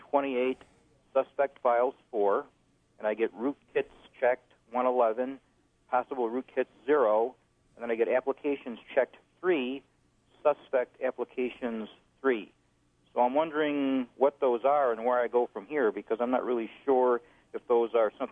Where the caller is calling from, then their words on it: Penfield, New York, United States; I'm calling from Penfield.